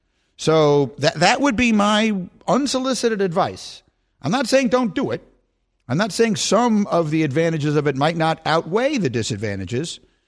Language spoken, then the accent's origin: English; New York City, New York, United States; I am a casual fan. I grew up in New York City. We didn't have college football teams.